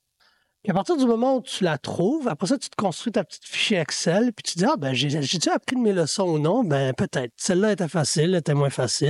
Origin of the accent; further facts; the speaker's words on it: Montreal, Quebec, Canada; Moi, je viens de Saint-Michel, Montréal-Nord.